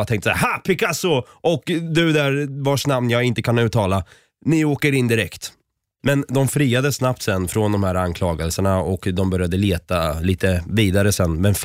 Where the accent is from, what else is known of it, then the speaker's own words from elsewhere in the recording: Norrköping, Östergötland, Sweden; Jag är ju själv från Norrköping